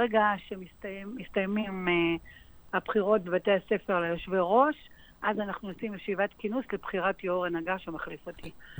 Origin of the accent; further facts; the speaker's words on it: Kfar Saba, Central District, Israel; אני אוהבת את העיר כפר סבא, נולדתי בה וגדלתי בה